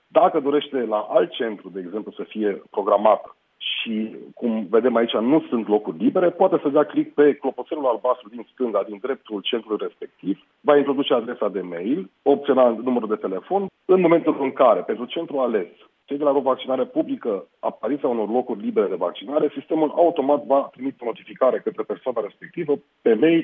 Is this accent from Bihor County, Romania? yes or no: no; Sibiu, Sibiu County, Romania; sunt din Sibiu, verific Sibiu, Brașov, Cluj